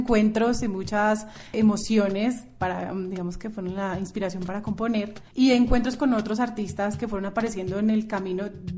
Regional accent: Taganga, Magdalena, Colombia; also born or lived in Cali / Medellín; Yo soy del interior, pero me crié en diferentes partes de Colombia porque mis papás viajaban mucho, entonces yo me crié en Taganga.

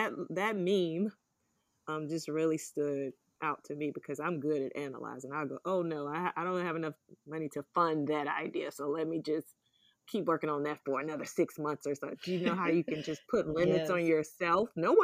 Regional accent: Mississippi, United States; but you know, I'm from Mississippi. I speak to everybody.

